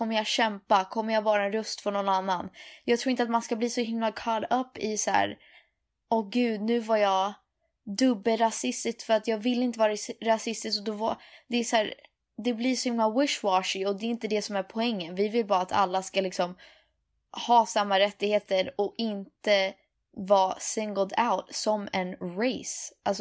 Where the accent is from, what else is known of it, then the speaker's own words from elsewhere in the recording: Sweden; försökte förklara för mig och Filip, vi sa att vi är från Sverige.